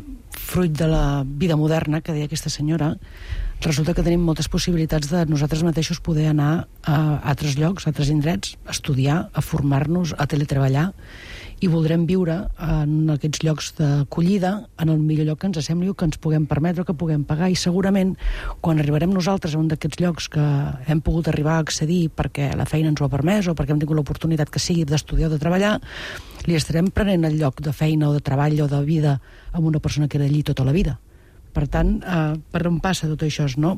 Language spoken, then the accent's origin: Catalan; Sabadell, Catalonia, Spain; A Sabadell, que és el meu poble, no n'hi ha ni una. 210.000 habitants.